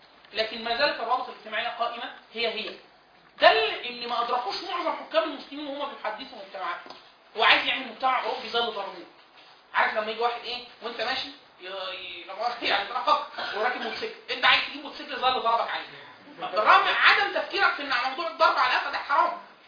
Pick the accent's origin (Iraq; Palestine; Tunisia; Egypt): Egypt; Upper Egypt; يعني والدتي انا من الصعيد ومركز من الصعيد